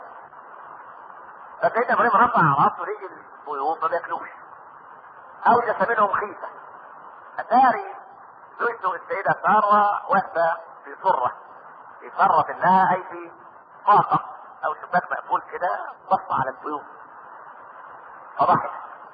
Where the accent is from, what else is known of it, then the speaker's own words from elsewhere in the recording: Egypt; احنا ما كناش كمصريين نتقي الله في دولتنا.